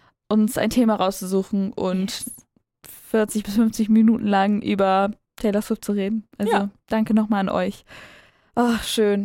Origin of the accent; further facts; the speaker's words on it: Hamburg, Germany; wir kommen ja aus Hamburg